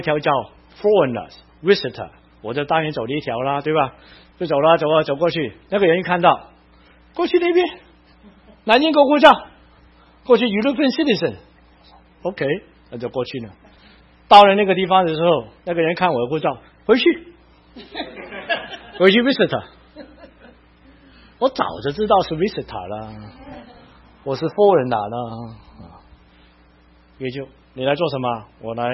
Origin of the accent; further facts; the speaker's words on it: Hong Kong; 我们在香港长大，英国人的管理下面，从来不给我们知道自己是中国人，很痛苦。我在这个环境长大